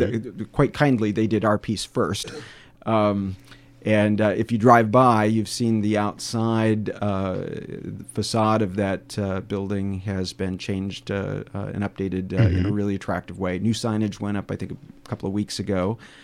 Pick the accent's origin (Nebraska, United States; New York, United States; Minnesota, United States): Minnesota, United States; Is that we're from Minnesota, so we think we can walk it off.